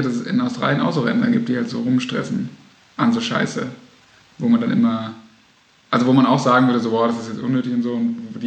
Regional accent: Baden-Württemberg, Germany

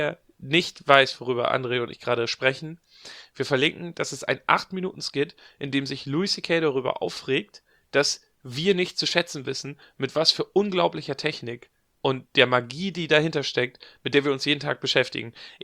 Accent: Northern Germany, Germany; Als Norddeutscher versteht man das halt wirklich.

